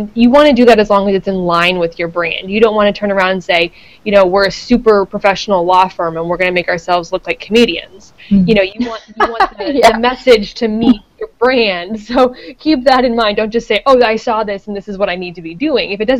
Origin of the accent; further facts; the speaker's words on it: Canada; I am originally from Canada, so maybe that's why I'm more aware of it.